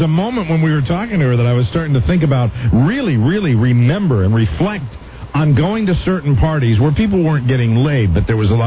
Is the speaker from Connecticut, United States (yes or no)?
yes; Glastonbury, Connecticut, United States; We're all proud of her in my hometown. That's the truth. We have... Yeah. I come from a very small town.